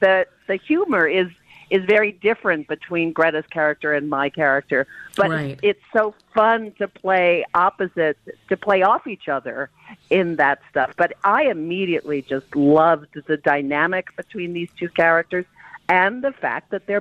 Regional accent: New York, United States; I am from New York.

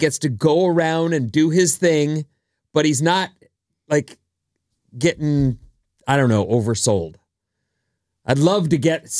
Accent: Boston, Massachusetts, United States; we're from Boston.

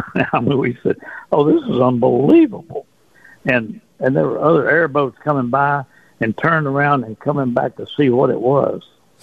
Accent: Port Arthur, Texas, United States; Well, you know, growing up in Port Arthur, I mean, I hunted Sabine Pass, the Sea Rim Marsh.

